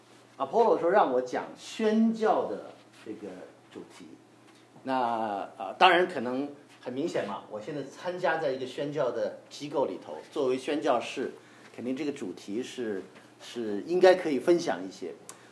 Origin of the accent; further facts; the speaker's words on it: Xi'an, Shaanxi, China; 那我是西安出生长大的，那我出生的那个年代没有听过福音的啊，我是在63年出生